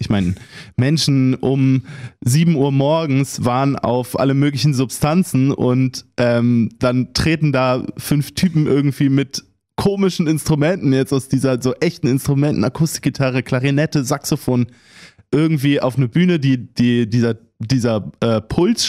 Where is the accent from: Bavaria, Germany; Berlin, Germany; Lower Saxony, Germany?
Berlin, Germany; Ich bin in Berlin aufgewachsen